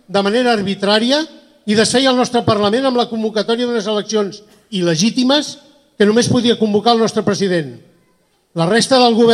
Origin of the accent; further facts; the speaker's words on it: Catalonia, Spain; d'una part dels seus ciutadans europeus, que som els catalans